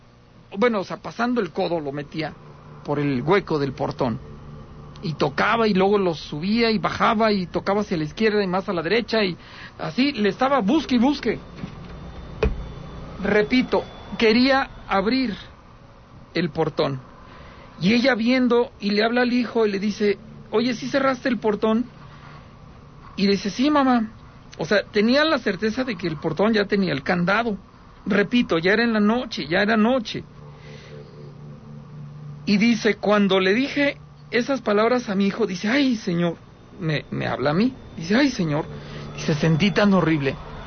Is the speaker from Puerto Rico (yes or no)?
no; Aguascalientes, Mexico; los que somos de aquí de Aguascalientes podemos ubicar fácilmente